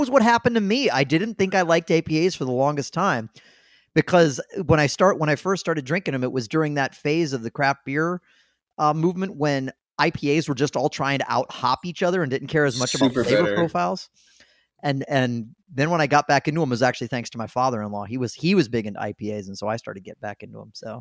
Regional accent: Alexandria, Virginia, United States; It's from the Aslan Beer Company, which I discovered after picking this up is from my hometown of Alexandria, Virginia, and it is 12.8% alcohol by volume.

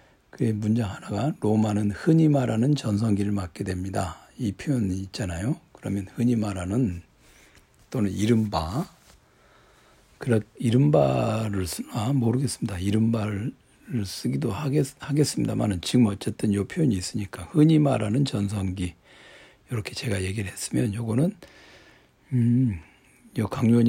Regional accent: South Korea; 어쩔 수 없이 저도 한국 사람이니까

